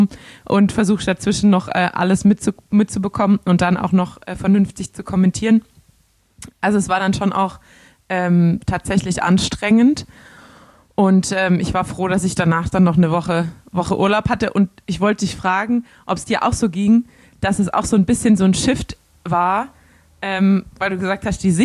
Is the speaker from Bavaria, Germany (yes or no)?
no; Baden-Württemberg, Germany; accent: Swabian; Du hast einfach nicht so dieses schon total angepasste Schwäbisch meinerseits